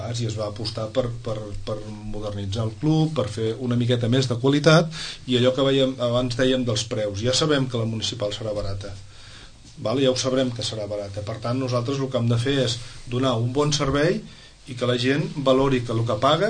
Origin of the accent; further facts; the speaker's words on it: Barcelona, Catalonia, Spain; Soc del barri de Gràcia